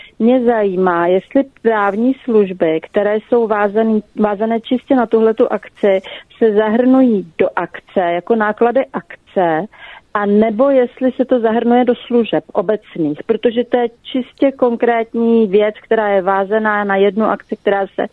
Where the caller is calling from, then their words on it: Prague, Czechia; já jsem posluchačka z Prahy